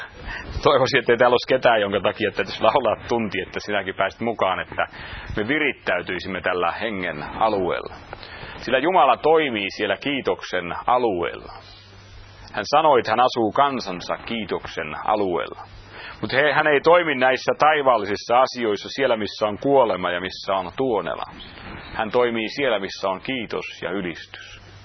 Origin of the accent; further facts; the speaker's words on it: Tavastia, Finland; kun olen hämäläinen